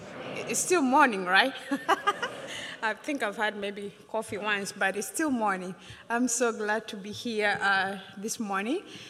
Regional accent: Kenya; now in Memphis, United States; I am originally from Kenya, but I live in Memphis, Tennessee, so I did not come in from Kenya last night, but I've been here for a while

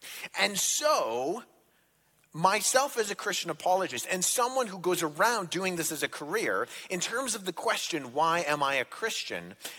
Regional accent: Toronto, Ontario, Canada; And I come from Toronto

